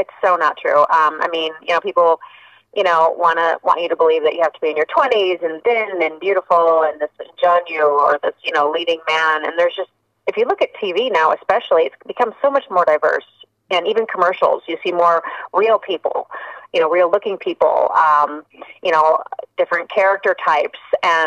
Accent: Chicago, Illinois, United States; now in Los Angeles, United States; I'm originally from the Chicago area. I started out actually in community theater in Northwest Indiana, regional theater, and then did some stuff in Chicago

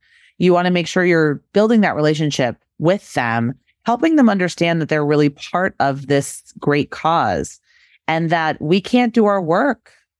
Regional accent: Massachusetts, United States; I grew up in Massachusetts, very Yankee, very Puritan.

